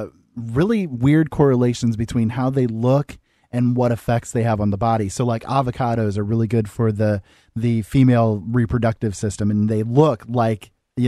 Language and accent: English; United States; the fact that I'm Native American myself